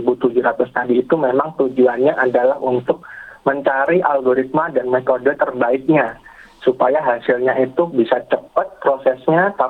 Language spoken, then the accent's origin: Indonesian; Indonesia; Jadi saya dari Indonesia dan negara lain juga bisa ikut gitu, Bu Sri.